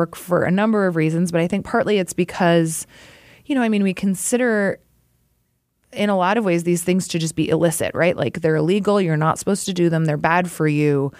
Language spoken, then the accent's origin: English; Alaska, United States; I grew up in Alaska.